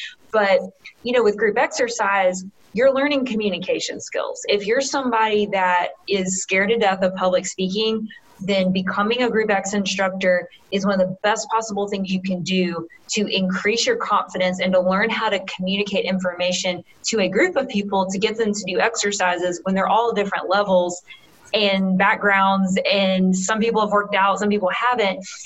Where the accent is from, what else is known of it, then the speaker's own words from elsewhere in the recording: the South, United States; Like Ashley may say something different than I do, being a Southerner.